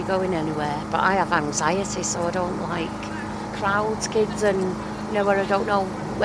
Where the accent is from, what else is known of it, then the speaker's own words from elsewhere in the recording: Failsworth, North West England, United Kingdom; I'm from Moor, Failsworth, Chadderton End.